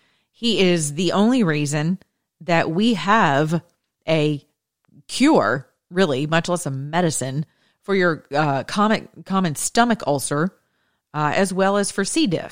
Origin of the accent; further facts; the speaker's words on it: United States; because we have this idea that we're American and I love my nation.